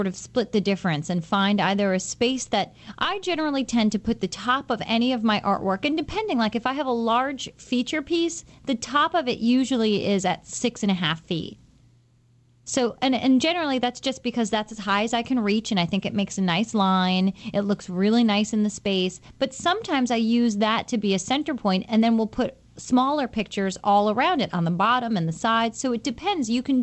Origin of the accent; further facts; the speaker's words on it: Long Island, New York, United States; I'm from Long Island and I'll be here all week.